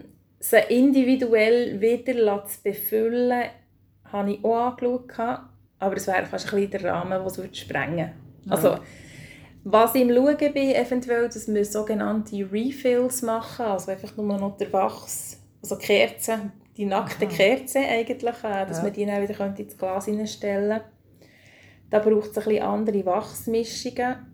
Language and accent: German; Mürren, Bern, Switzerland; ein altes Foto von meinem Heimatort, von Mürren, wo ich herkomme.